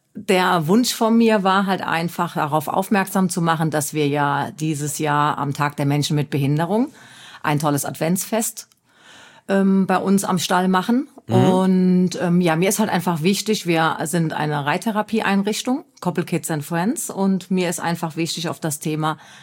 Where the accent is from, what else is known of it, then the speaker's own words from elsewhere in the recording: Koblenz, Rhineland-Palatinate, Germany; Ich komme ursprünglich aus Koblenz, mhm, und wir haben gewohnt in Bubenheim.